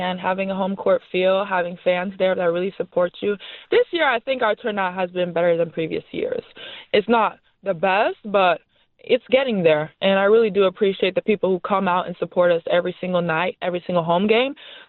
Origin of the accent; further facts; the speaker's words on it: Texas, United States; For me personally, as you know, I came from Texas.